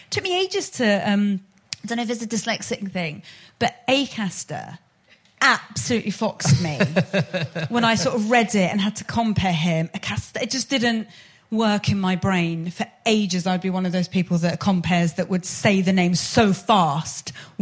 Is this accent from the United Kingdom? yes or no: yes; United Kingdom; Because mostly I'm like, I'm as British as the rest of you.